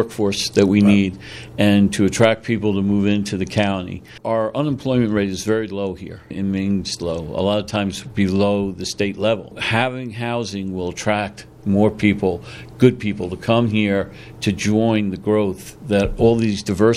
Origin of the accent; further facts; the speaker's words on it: New York, United States; Well, I told you I grew up on Long Island, right?